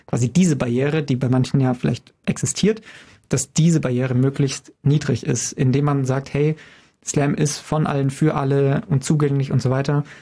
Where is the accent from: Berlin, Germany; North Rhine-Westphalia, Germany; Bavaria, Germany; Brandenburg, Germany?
Bavaria, Germany; Ingolstadt; born there; now in Regensburg, Germany; Ich bin ja gebürtig aus Ingolstadt und dann zum Studium nach Regensburg und dann einfach dort geblieben